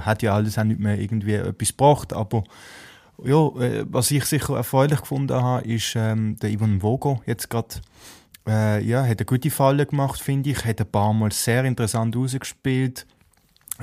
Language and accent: German; Switzerland